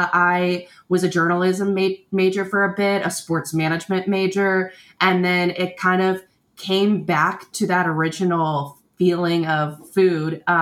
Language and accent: English; Florida, United States; I grew up in Florida.